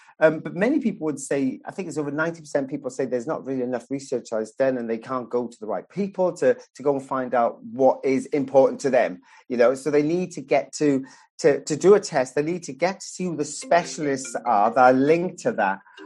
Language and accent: English; Wales, United Kingdom; I'm a Welshman, so I've got to have a Welsh person somewhere along the line.